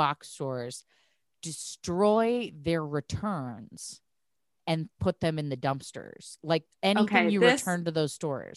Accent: Portland, United States; And I'm from Portland, so dumpster diving is like cultural to me.

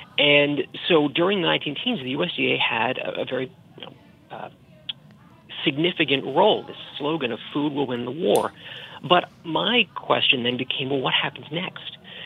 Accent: Boston, Massachusetts, United States; accent: Boston; Yeah, well, you're hearing my Boston accent

